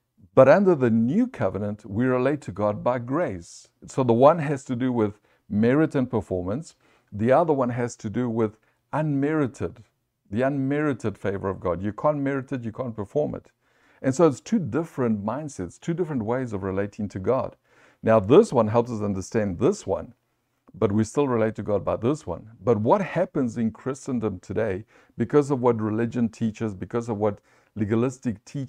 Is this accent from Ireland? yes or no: no; South Africa; now in United States; I was raised in South Africa, therefore, you Americans need to accept me that way, and this is how I'm going to be.